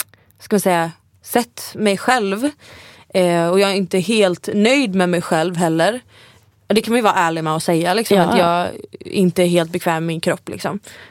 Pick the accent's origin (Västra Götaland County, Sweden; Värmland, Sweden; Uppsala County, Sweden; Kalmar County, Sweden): Västra Götaland County, Sweden; Gothenburg; när jag var hemma i Göteborg så fick jag extrem så här... Jag kastades tillbaka till alla känslor och minnen typ jag hade när jag var tonåring.